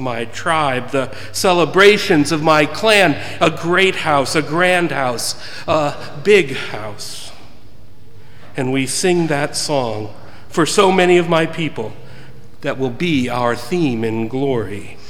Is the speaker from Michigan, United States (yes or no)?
yes; Ann Arbor, Michigan, United States; I grew up in Ann Arbor, about 3 miles from the stadium on the other side of town.